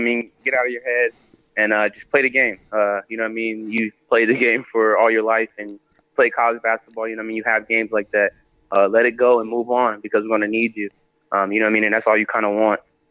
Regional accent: Chicago, Illinois, United States; I've done that all my life. Growing up in Chicago, you play AAU and you play versus high school teams who press you 24/7 all day and all night

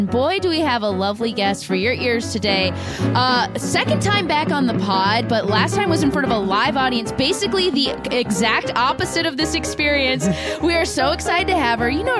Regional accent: California, United States; Versus Zach and I grew up in California

